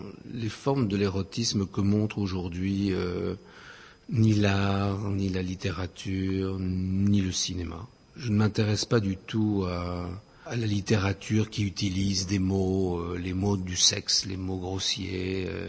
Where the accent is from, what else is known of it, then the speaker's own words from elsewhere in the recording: France; born there; suis originaire par mon père de Hongrie, bien que je sois né en France, moi. Je suis né en France, juste à la fin de la guerre.